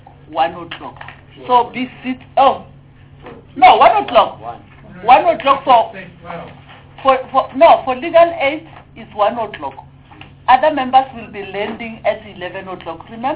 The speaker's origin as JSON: {"language": "English", "region": "Limpopo", "country": "South Africa", "said": "Tell her I'm financially, you know, I come from Limpopo, don't forget."}